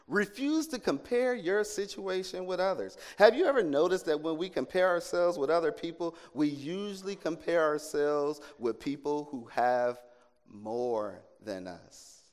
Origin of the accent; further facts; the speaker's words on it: United States; I'm from America.